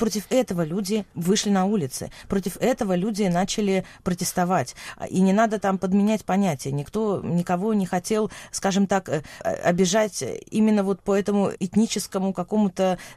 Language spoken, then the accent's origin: Russian; Kyiv, Ukraine; Я родом из Киева, и я русскоязычная, и моя семья русскоязычная